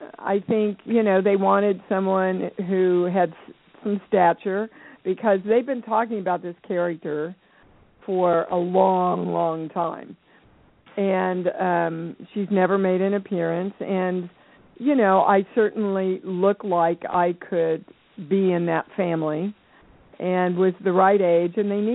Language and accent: English; Kansas, United States; moved away as an adult; Well, I came from Kansas, never been out of Kansas in my life when I moved to New York